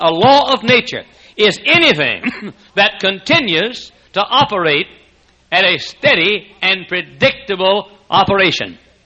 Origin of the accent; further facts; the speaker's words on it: Texas, United States; now in Indiana, United States; we came from Texas over 23 years ago to this area.